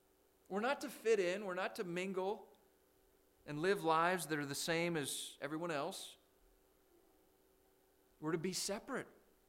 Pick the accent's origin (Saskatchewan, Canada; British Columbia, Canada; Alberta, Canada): Saskatchewan, Canada; I grew up in Canada. I grew up in the province of Saskatchewan. We have provinces instead of states.